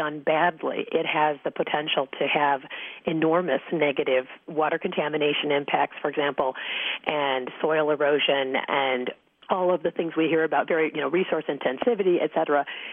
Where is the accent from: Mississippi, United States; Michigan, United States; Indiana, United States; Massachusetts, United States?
Michigan, United States; And as you mentioned, I grew up in Michigan, actually, and spent a lot of time outdoors and just loved nature.